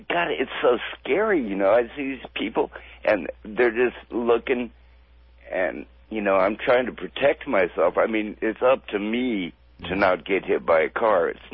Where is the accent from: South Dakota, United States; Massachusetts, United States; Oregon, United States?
Oregon, United States; Portland; And I grew up in Portland, you know. Portland is getting way too busy for me, maybe way too big.